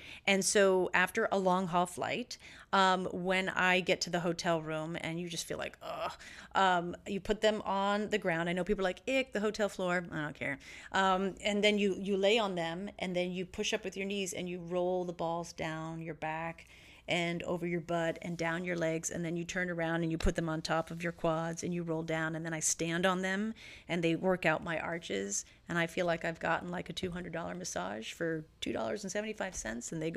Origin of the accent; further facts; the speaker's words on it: New Hampshire, United States; it was based on New Hampshire, where I was from.